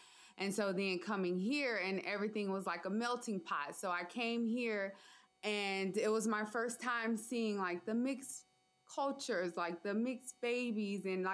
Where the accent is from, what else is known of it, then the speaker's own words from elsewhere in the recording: Monroe, Louisiana, United States; now in Fairbanks, United States; I am originally from Monroe, Louisiana. I came here in 2005, and I say I'm stuck here now.